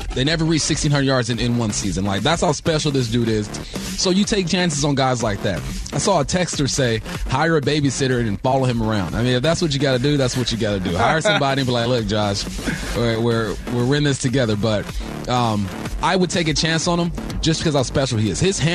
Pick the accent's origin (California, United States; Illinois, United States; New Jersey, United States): California, United States; Los Angeles; When I first arrived on campus, I'm from California, West Los Angeles, and people are different out there.